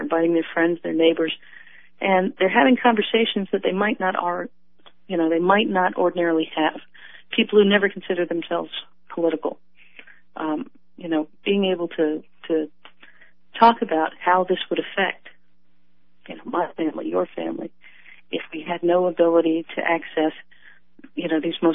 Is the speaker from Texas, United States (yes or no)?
no; Florida, United States; People think, I grew up in North Florida. Some people think North Florida's way, you know, too conservative, people won't listen.